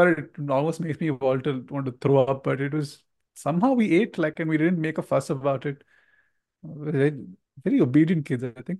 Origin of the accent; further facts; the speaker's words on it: Mangalore, Karnataka, India; English is a second language; I had no understanding of the English language. I couldn't speak it. And because I came from Mangalore